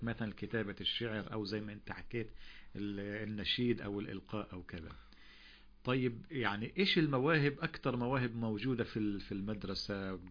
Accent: Palestine; يعني اليوم الكلمة والصوت والصورة هي الرسالة في حياتنا إحنا كفلسطينيين

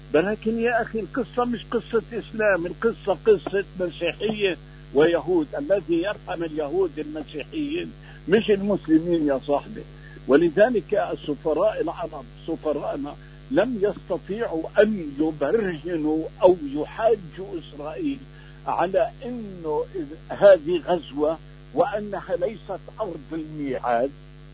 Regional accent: Palestine; أنا فلسطيني ذبحت

